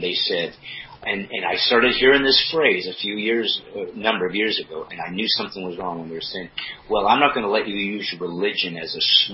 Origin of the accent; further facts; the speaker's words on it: United States; But I'm American, so my first responsibility, I think, is for the territory I was in.